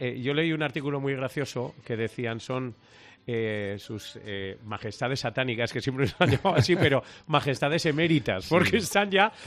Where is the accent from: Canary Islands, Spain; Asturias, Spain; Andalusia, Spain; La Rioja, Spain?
La Rioja, Spain; nosotros no tenemos una lengua propia, ¿de acuerdo? Pero sí tenemos rasgos que nos diferencian de los demás, porque uh-huh. no somos ni vascos, ni de Burgos, ni de Navarra, ni de Aragón. Queremos ser riojanos